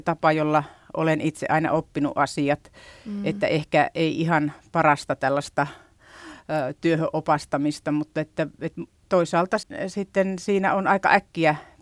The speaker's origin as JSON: {"language": "Finnish", "region": "North Karelia", "country": "Finland", "said": "Ainakin minun, joka tulin Pohjois-Karjalasta"}